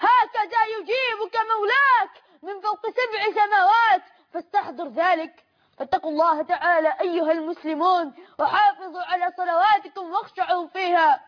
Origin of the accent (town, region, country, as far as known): Egypt